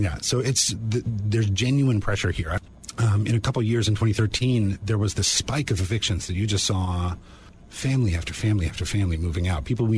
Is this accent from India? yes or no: no; East Coast, United States; My family roots are in California, but I was raised on the East Coast before coming here.